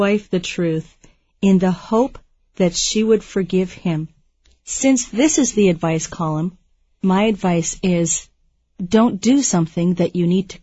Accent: Canada; This is one reason why I'm sad I'm not born and raised in Taiwan, because in Canada, we don't get red envelopes.

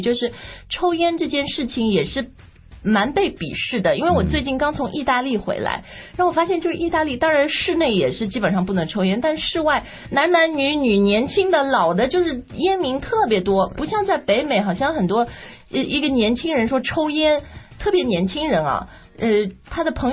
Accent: Singapore; 我小时候在新加坡住啊然后新加坡人自己会开玩笑说

